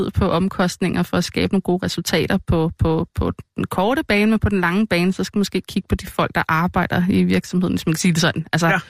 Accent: Kirke Sønderup, Zealand, Denmark; Så vil jeg nok sige Vestsjælland, for det er jo der, jeg sådan mest har haft min folkeskolegang.

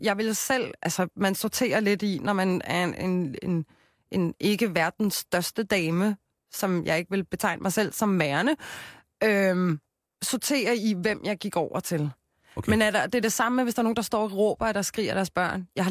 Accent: Copenhagen, Capital Region of Denmark, Denmark; Ja, jeg er fra Christianshavn.

